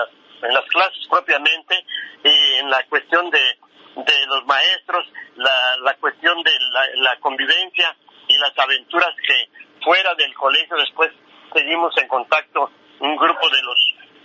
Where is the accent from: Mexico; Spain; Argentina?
Mexico; Guadalajara, Jalisco; born there; que mi familia se trasladara del estado de Michoacán a Guadalajara, Jalisco. Entonces, a los 2 o 3 años que estaban en Guadalajara, fue cuando nací yo en Guadalajara.